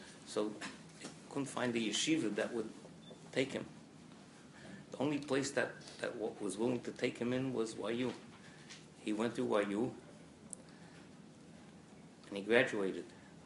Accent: The Bronx, New York, United States; My father, should be well, and we grew up in the Bronx.

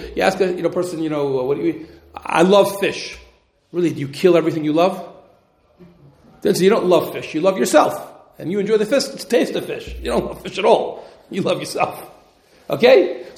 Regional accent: Cincinnati, Ohio, United States; I don't think I mentioned before, you know, when I'm growing up in Cincinnati, right?

